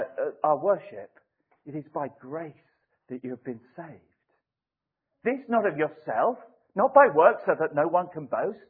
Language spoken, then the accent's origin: English; United Kingdom; And perhaps, maybe as British, we don't get to the pity party that's in the valleys.